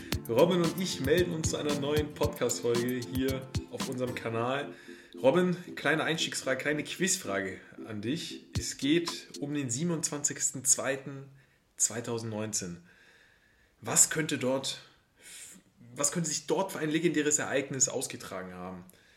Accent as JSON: {"language": "German", "town": "Cologne", "region": "North Rhine-Westphalia", "country": "Germany", "said": "Ich als Kölner war dann aber doch echt froh."}